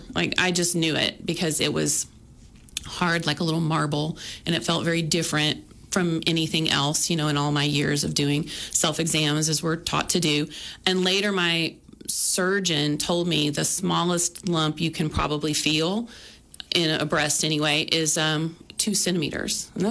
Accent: Texas, United States; also born or lived in Houston; I grew up in Texas, on the Texas Gulf Coast, about an hour south of Houston, in a rural area.

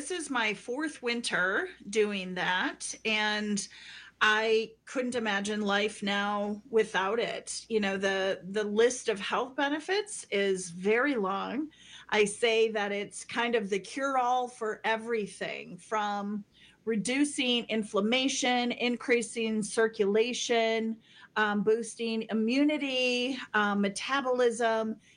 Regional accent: Minnesota, United States; I'm from the Leech Lake Band of Ojibwe.

